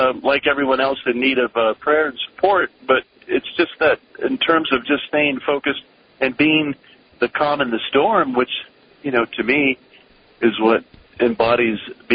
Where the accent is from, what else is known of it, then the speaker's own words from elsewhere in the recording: El Paso, Texas, United States; now in Colorado, United States; we're transitioning from Colorado to Texas. My hometown's El Paso.